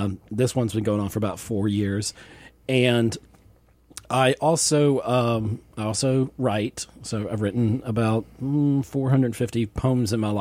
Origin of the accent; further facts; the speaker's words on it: Savannah, Georgia, United States; But, yeah, I'm from Savannah.